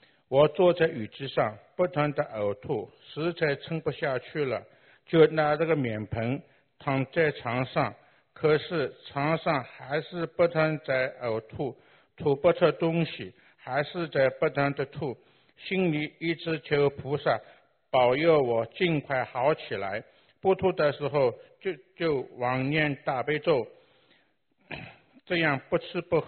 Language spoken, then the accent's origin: Chinese; Shanghai, China; 我是来自上海的